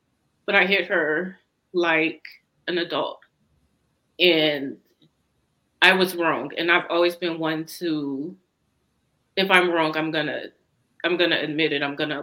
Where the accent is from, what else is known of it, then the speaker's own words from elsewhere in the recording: Dallas, Texas, United States; Memorial Day, we're from Dallas.